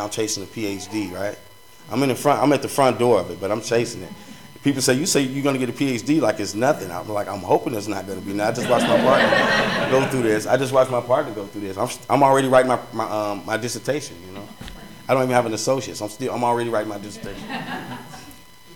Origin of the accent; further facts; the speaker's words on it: Chicago, Illinois, United States; So I grew up in a different kind of setting. I grew up in Chicago.